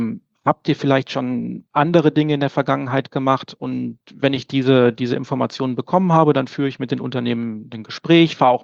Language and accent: German; Winterberg, North Rhine-Westphalia, Germany; komme aus Winterberg im Sauerland